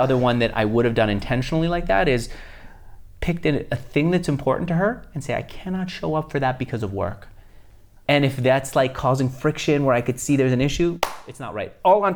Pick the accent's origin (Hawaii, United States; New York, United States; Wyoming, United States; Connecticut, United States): New York, United States; I grew up in New York, surrounded by people who are building companies that outlasted them.